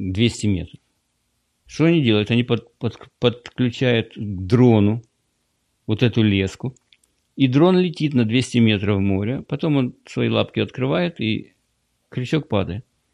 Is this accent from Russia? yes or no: no; Florida, United States; Я из Флориды.